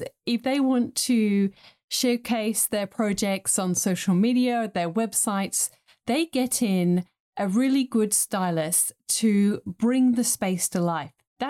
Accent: England, United Kingdom; I grew up in England in the 1980s

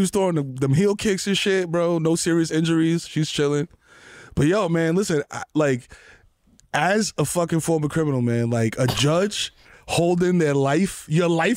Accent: New York City, New York, United States; Because I grew up in the Bronx. I've been all over the place and I done got beat up on several blocks.

